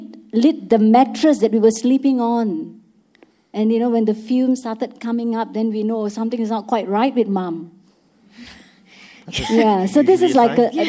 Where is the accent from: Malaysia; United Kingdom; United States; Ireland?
Malaysia; from Malaysia. And when I was a child, I used to live in a Malay village.